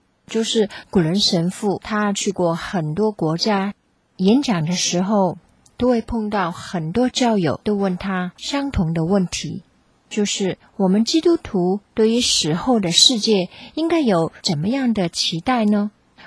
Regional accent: China; 那今天我们介绍的这本书讲的是有关死亡，我们中国人是最忌讳这个话题的。

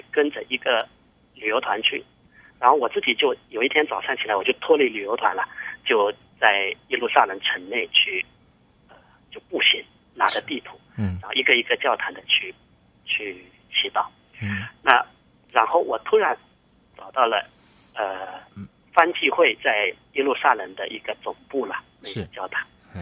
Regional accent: China; 我是大陆来的。

